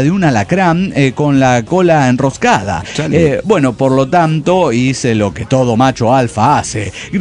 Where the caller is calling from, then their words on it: León, Guanajuato, Mexico; Soy el autista de León, Guanajuato, México.